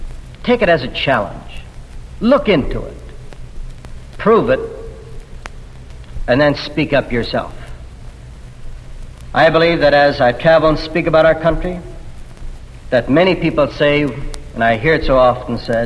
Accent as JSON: {"language": "English", "town": "Detroit", "region": "Michigan", "country": "United States", "tie": "born there", "said": "I was born in Detroit, Michigan. I went to school in Detroit. I was brought up just as an average American boy."}